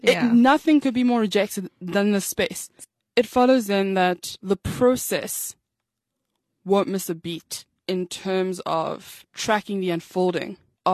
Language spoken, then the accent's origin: English; South Africa; I am a South African.